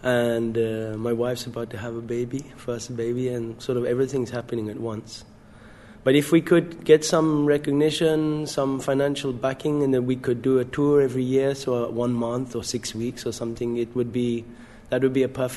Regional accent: England, United Kingdom; Yeah, I'm from England. Yeah, born in the UK.

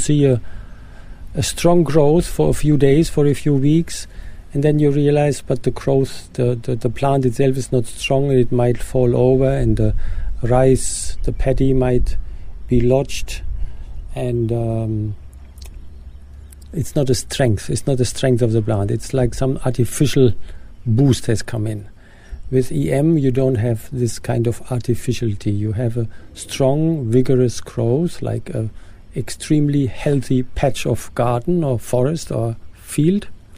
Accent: Germany; moved away as an adult; I'm originally from Germany. I have been now in Oroville continuously since 1988, so the last 20 years.

